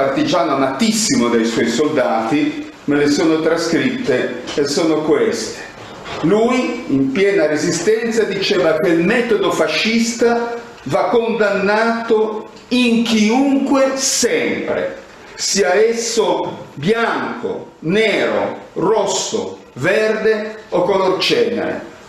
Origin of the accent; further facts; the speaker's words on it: Genoa, Liguria, Italy; che peraltro appartiene alla mia terra, a Genova